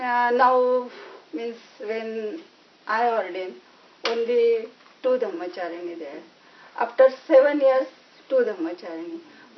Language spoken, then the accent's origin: English; India; English is a second language; And I not feel I'm coming from India and from very low caste.